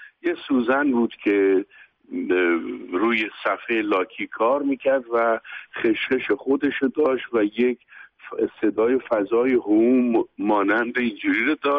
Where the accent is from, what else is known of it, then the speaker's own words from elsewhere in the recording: Iran; moved away; من تمام اینها را موقعی که از ایران بیرون اومدم